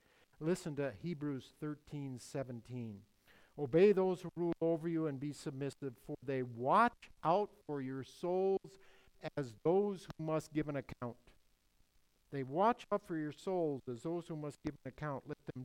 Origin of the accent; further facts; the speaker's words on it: Wilmer, United States; I think I grew up in the Vietnam War era, back in the 1960s and 70s. And I remember there were lots of people in my high school class here in Wilmer